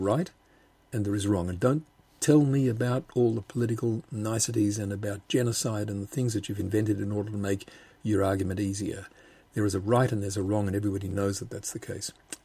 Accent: Australia; I'm from Australia, as people who are listening and wondering where my accent comes from might have noticed. My parents, like almost everybody in my cohort of young Jews in Australia, those of us born in the early 1950s, my parents were graduates of Auschwitz, both of them

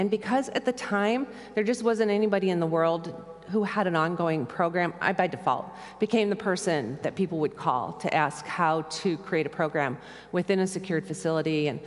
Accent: Wheaton, Illinois, United States; I'm from Chicago, Illinois, outside in Wheaton, Illinois. It's 30 miles west of the city.

